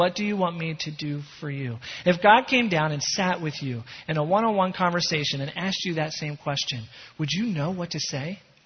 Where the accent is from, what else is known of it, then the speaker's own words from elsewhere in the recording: Philadelphia, Pennsylvania, United States; went to work for a mission in my hometown of Philadelphia.